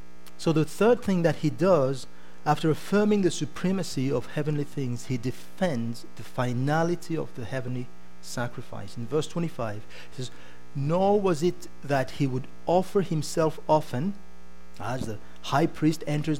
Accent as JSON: {"language": "English", "country": "Canada", "said": "But now, I can say I'm Canadian, but that's just for my passport."}